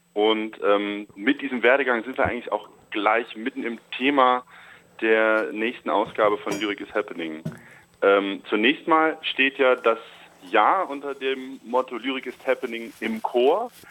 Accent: Cologne, North Rhine-Westphalia, Germany; dass ich dann als Kölner quasi irgendwie bestimmte Klischees einer rheinischen Frohnatur erfüllen darf

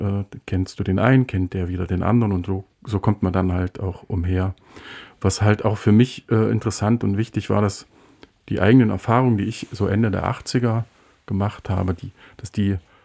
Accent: Saxony-Anhalt, Germany; Also ich bin selber im Mansfelder Land groß geworden, habe sogar den Beruf des Bergmanns gelernt.

